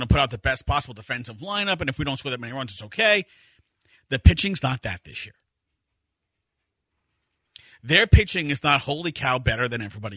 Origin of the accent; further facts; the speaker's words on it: New York, United States; You know, again, I'm from New York, so I can tell you all about the early 80s Mets